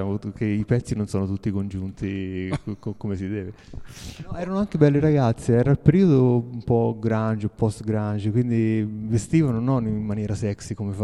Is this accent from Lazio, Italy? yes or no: no; Cingoli, Marche, Italy; now in Pianello, Italy; non sono autoctono, sono di Cingoli.